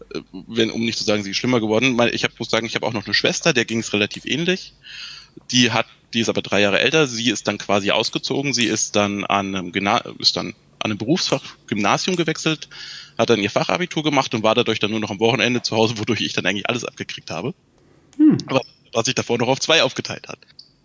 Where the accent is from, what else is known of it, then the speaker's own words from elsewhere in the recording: Thuringia, Germany; ich komme aus Thüringen, also aus dem Osten.